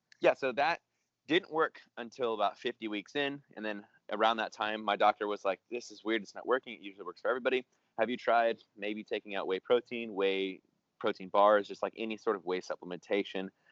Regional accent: San Diego, California, United States; accent: Californian; I'm like from San Diego right now. I'm in Venice. And as you can tell from my accent, I'm definitely a dude.

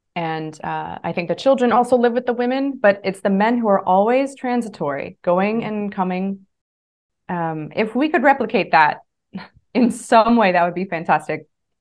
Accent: United States; I come from a culture where it's not so common. I come from the United States

